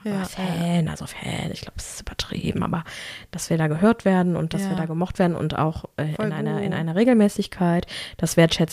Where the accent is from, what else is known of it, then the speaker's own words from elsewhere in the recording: Bavaria, Germany; Tief im Inneren bin ich halt doch eine Bayerin.